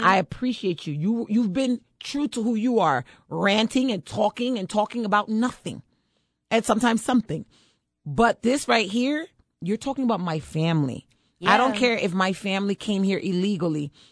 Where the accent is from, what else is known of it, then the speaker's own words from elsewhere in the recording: United States; Because they think I'm an immigrant. I'm American, I'm on the radio, look!